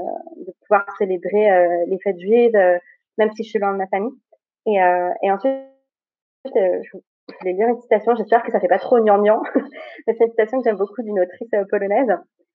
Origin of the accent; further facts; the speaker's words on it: Auvergne-Rhône-Alpes, France; chez moi, j'ai toujours célébré toutes les fêtes juives uniquement en famille, parce que là où j'ai grandi avec mes parents, on a grandi dans une petite ville, pareil, en banlieue lyonnaise, comme Alexia. Mais du coup, il n'y avait pas de synagogue.